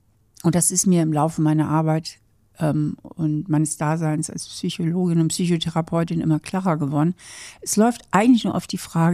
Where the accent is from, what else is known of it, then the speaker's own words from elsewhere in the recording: Germany; now in Vienna, Austria; Na, sagen wir mal so, für so als Deutsche fühle ich mich hier total willkommen.